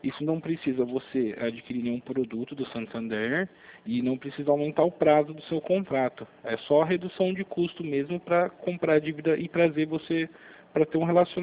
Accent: Americana, São Paulo, Brazil; Eu sou daqui de Americana.

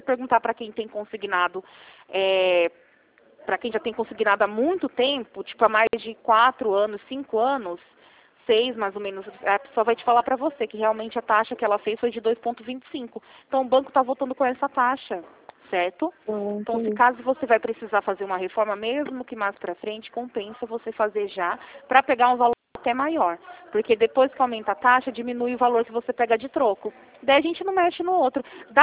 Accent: Rio Claro, São Paulo, Brazil; eu sou de Rio Claro, tá? Eu não sou de Araras

